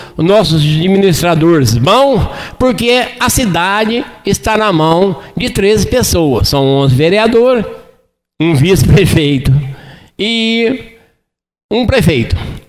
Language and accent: Portuguese; Campos Gerais, Minas Gerais, Brazil; Eu defendo meu Campos Gerais, porque eu sou nascido e criado em Campos Gerais, e quero morrer em Campos Gerais. Quero criar meus netos, criei meus filhos